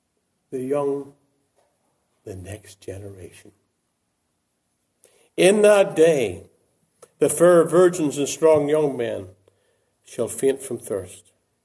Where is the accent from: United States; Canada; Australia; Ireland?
Ireland; In the church I grew up in Ireland, there was the high, very high pulpit.